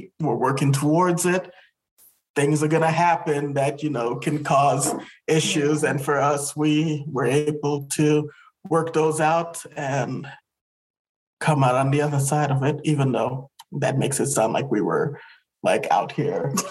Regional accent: Trinidad & Tobago; like for me being Trinidadian, I am very passionate when I speak.

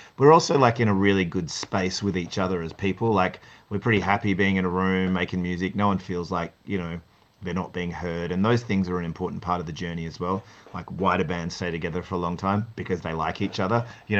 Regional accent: Perth, Western Australia, Australia; Luckily, we came from Perth, so we were like slightly prepared for the heat.

